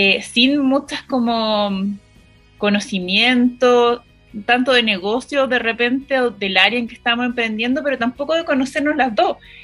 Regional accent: Concepción, Biobío, Chile; also born or lived in Santiago; las dos somos sureñas, ella es de Los Ángeles, yo de Concepción.

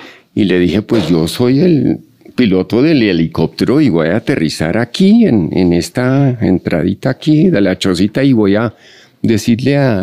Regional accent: Colombia; Entonces, orgullosamente, soy colombiano, poco chiviado, pero soy colombiano con doble nacionalidad.

